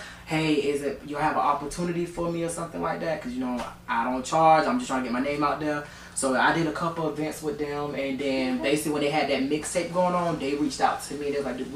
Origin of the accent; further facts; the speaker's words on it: South Carolina, United States; I'm a guy from South Carolina, a country boy with big dreams.